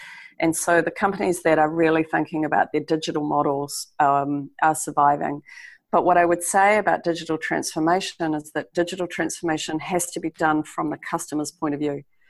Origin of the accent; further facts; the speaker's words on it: Wellington, New Zealand; what's happening in my hometown is that the drivers are abandoning the taxi system. So to buy a taxi license in Wellington, where I live, was 95 grand 2 years ago.